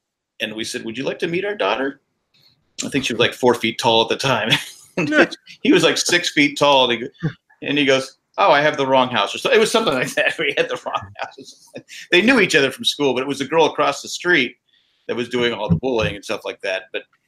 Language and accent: English; California, United States; now in Raleigh, United States; Well, she, there's no way she knows we're from California.